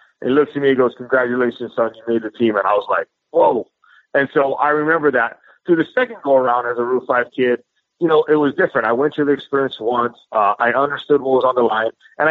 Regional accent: United States; how lucky I was to come from the United States of America and understand the love and the passion for the game of baseball.

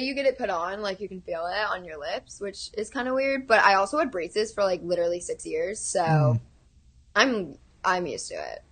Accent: Texas, United States; And we're both from Texas, so, like...

